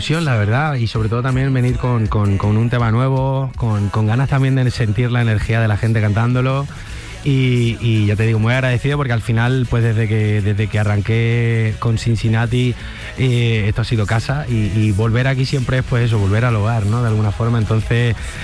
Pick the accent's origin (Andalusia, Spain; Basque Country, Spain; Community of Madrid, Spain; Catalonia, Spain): Andalusia, Spain; no hay nada más andaluz y más de mi tierra, ¿no?, que un azulejo.